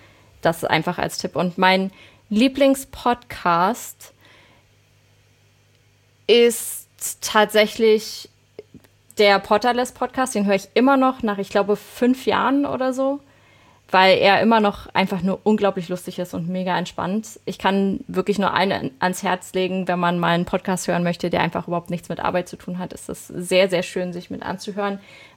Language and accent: German; Berlin, Germany; accent: Berlin; dass man extrem hört, wo ich herkomme. Und das wollte ich irgendwann, das habe ich tatsächlich raustrainiert, dass man meinen Berlinern nicht mehr so dolle hört.